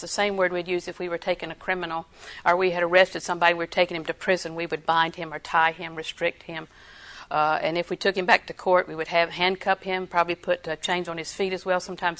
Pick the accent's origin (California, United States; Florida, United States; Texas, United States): Florida, United States; I was raised in Florida. Sand in my shoes.